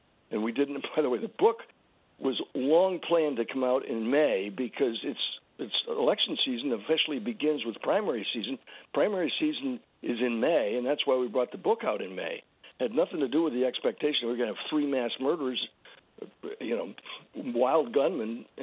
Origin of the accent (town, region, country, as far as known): San Antonio, Texas, United States; born there